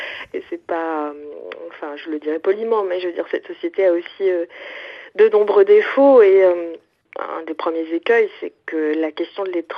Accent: Quebec, Canada; accent: Quebec; now in France; le fait, par exemple, d'avoir modifié mon accent, j'avais un accent québécois.

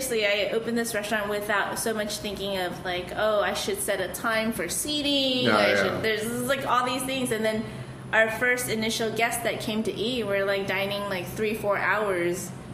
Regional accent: United States; Because, yes, I'm Asian and I grew up in America, was born and raised here

